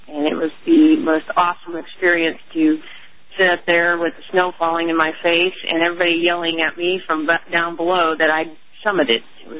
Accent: Florida, United States; since I'm from Florida, thinking of Montana in winter, didn't jive right away.

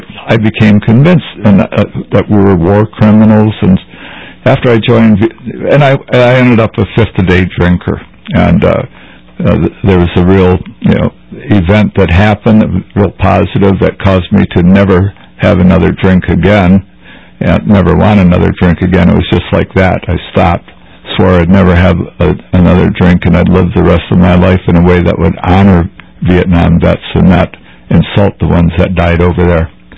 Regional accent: Detroit, Michigan, United States; Originally, I'm from Detroit.

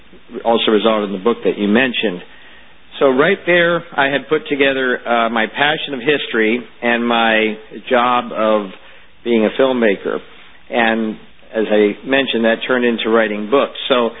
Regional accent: Pennsylvania, United States; I grew up very near the Gettysburg battlefield. I got immersed in the Civil War at an early age.

